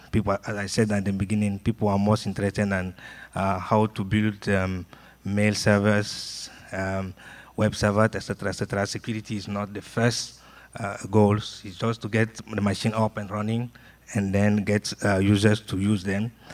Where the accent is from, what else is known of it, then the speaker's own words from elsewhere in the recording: Benin; now in Togo; I'm from Benin. I'm living in Togo, working for AFRINIC